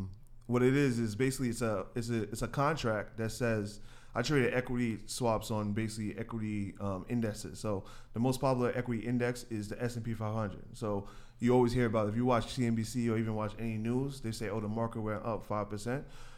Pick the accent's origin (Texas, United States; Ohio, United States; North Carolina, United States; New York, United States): New York, United States; Queens; I grew up in Queens. Born in Queens, New York, attended college at Brew College in New York